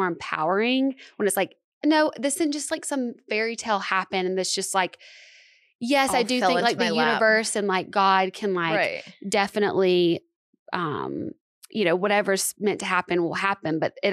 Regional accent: Alabama, United States; also born or lived in Los Angeles; And it's weird because I'm from Alabama, but I think because I was in LA for 4 years

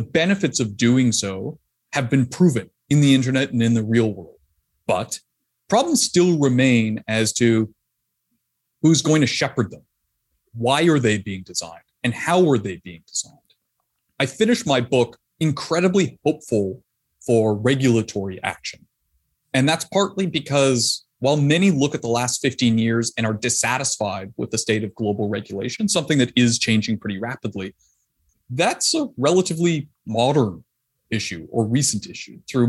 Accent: Canada; I'm Canadian if my OUs haven't given it away.

